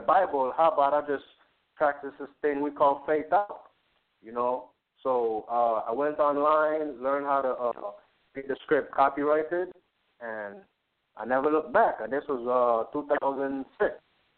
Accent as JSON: {"language": "English", "region": "St. Croix", "country": "U.S. Virgin Islands", "said": "I am from St. Croix, United States, Virgin Islands. It's a U.S. territory. I spent most of my life here."}